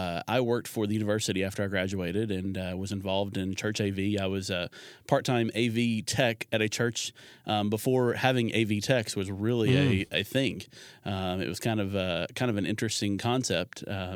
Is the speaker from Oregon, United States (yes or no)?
no; Kentucky, United States; Well, I grew up in Kentucky, so I completely understand the ice and the hills and all that.